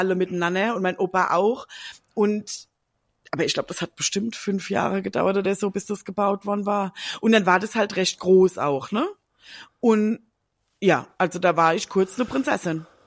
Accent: Mömlingen, Bavaria, Germany; Das ist schon doppelt so groß, glaube ich, wie mein Heimatdorf, wo ich aufgewachsen bin, ne?

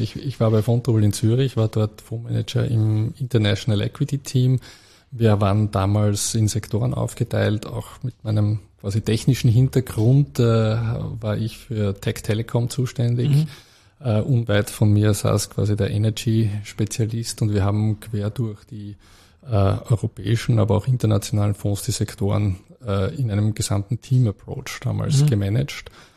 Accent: Vienna, Austria; now in Switzerland; Ich bin ja Österreicher, ich bin in Wien geboren, in Wien aufgewachsen, ich habe in Wien studiert

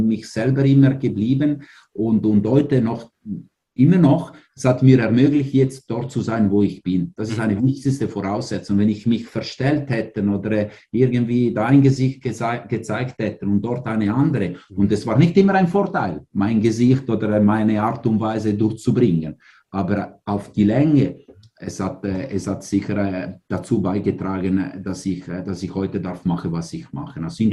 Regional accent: Ticino, Switzerland; German is a second language; ich als nicht Deutschsprechender oder als einer, der Deutsch vor 20 Jahren lernen müsste und als Tessiner ist nicht die einfachste Sprache, immer noch.

